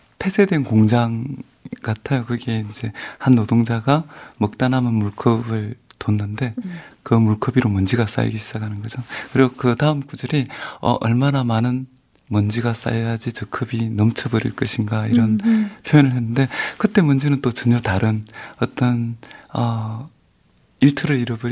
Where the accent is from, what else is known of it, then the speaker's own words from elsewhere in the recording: Geochang, South Gyeongsang, South Korea; 경남 거창 제 고향에 있는 어떤 산 깊은 곳에